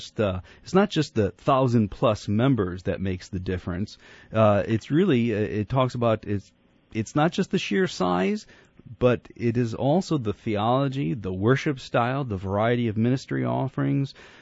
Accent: Detroit, Michigan, United States; now in St. Louis, United States; I remember I was raised in Detroit, and I do remember congregations in the city who had bowling alleys.

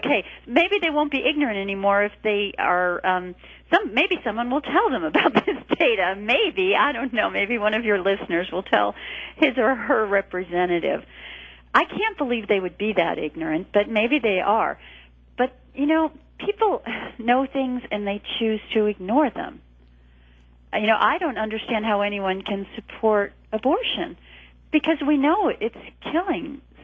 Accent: Connecticut, United States; I'm from Connecticut, and I didn't even know anyone who wasn't a Democrat growing up.

